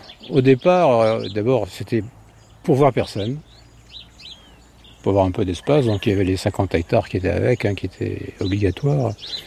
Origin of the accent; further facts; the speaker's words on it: Grand Est, France; Parce que je suis lorrain.